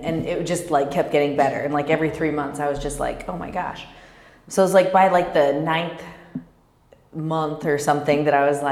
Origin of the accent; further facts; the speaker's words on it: Kansas, United States; also born or lived in Dallas / Los Angeles; now in Orange County, United States; And I had lived in Dallas for about 9 years. Before that, I grew up in Kansas.